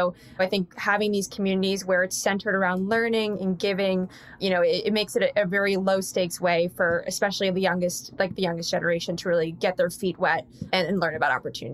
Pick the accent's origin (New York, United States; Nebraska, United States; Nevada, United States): New York, United States; I live in New York, I'm from New York, but now I have friends in Dubai and London and San Francisco.